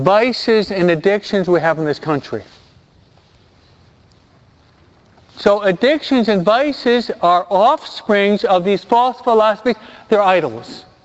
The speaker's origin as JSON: {"language": "English", "town": "Hawaiian Gardens", "region": "California", "country": "United States", "said": "In California, we actually have a casino in Hawaiian Gardens. I'm from Hawaiian Gardens, no?"}